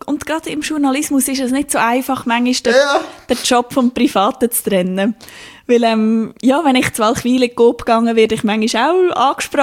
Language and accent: German; Lucerne, Switzerland; Also ich bin in der Stadt aufgewachsen und habe nachher auch in der Stadt in einer WG gewohnt. Wobei der Ort, wo ich aufgewachsen bin, Wesmeli, ist so ein kleines Quartier, das auch fast ein bisschen dörflich ist.